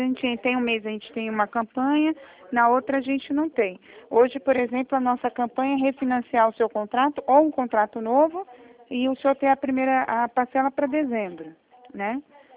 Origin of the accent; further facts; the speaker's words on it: Itatiba, São Paulo, Brazil; Eu sou Itatiba.